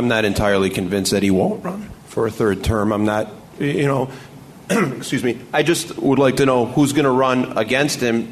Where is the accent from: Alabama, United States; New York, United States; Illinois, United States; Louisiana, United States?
Illinois, United States; Chicago; born there; But I was born here in Chicago, and I've been lucky enough to live my boyhood dream to be a reporter here for the last 17 years.